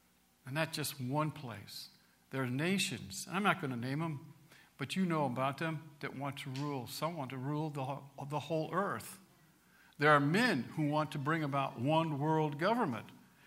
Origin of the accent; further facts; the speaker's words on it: United States; Why? Because I'm an American. Not just an American.